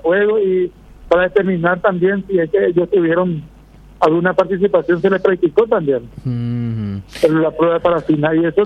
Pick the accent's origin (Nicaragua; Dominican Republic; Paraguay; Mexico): Paraguay; Pedro Juan Caballero, Amambay; Yo soy de Pedro Juan.